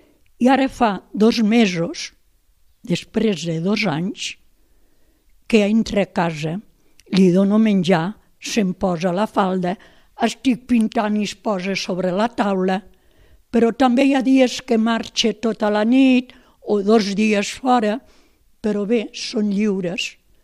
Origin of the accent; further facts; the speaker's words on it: Raïmat, Catalonia, Spain; born there; Vaig néixer a Lleida, a Raïmat, que és un agregat de la capital de Lleida.